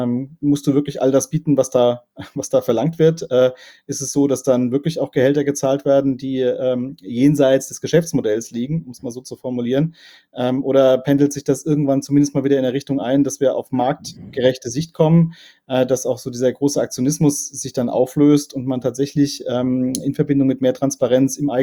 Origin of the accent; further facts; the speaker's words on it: Rhineland-Palatinate, Germany; ich bin Pfälzer